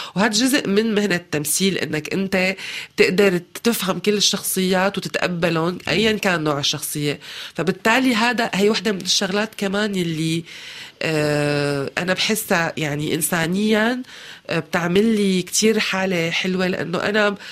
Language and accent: Arabic; Syria; غير أنه الموضوع بالنسبة إلي كسورية مهم جدا وكان صعب على كل المستويات.